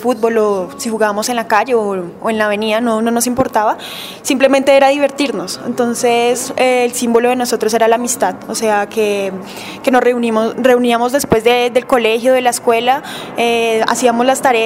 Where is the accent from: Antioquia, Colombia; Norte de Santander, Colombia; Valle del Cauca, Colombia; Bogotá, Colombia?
Bogotá, Colombia; yo crecí en Bogotá. Mi casa queda por la 80